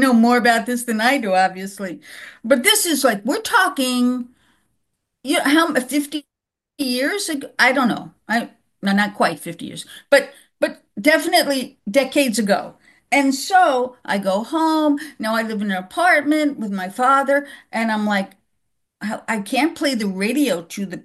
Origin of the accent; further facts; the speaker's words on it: New York City, New York, United States; But my parents were both artists. So I had a big art background growing up in New York City, but I love plants, you know?